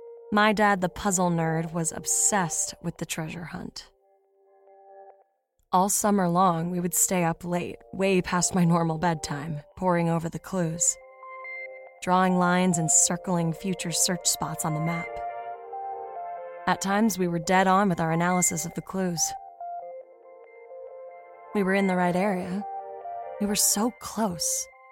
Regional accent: Stillwater, Oklahoma, United States; Back when I was still just a dirty-faced kid growing up in Oklahoma, my hometown, Stonewater, would organize a countywide treasure hunt every summer for the kids.

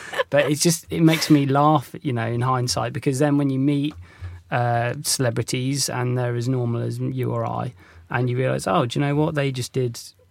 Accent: South West England, United Kingdom; born or raised there

